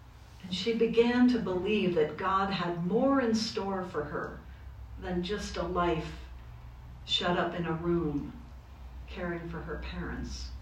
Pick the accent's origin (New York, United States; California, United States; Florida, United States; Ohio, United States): Florida, United States; Jacksonville; I am from Jacksonville, Florida, from the cathedral.